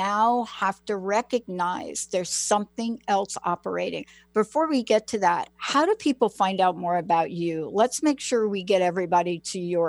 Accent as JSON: {"language": "English", "town": "New York City", "region": "New York", "country": "United States", "tie": "born or raised there", "said": "I mean, I'm a kid from the Bronx. I'm a kid from the projects."}